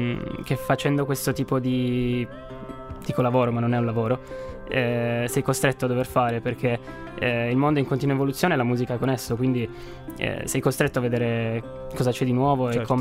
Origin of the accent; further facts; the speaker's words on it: Turin, Piedmont, Italy; innanzitutto sono di Torino, di Michelino, mm-hmm, in realtà, quindi qua vicino